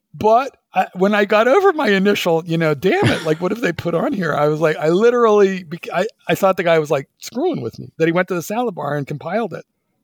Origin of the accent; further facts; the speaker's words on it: Philadelphia, Pennsylvania, United States; born there; It's not the same as the Philadelphia cheesesteak, and I'm a Philadelphian by birth, so I would know the difference.